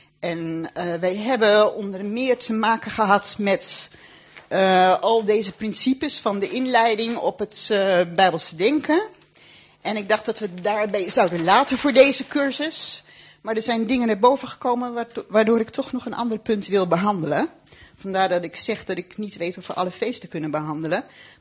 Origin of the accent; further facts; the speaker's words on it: Netherlands; Want wij zijn Nederlander, het gebeurt op ons grondgebied, wij betalen belasting